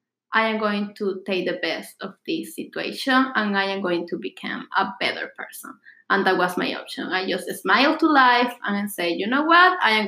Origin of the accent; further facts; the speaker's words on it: Venezuela; now in New York, United States; Oh, come on, guys. I came from Venezuela, you know.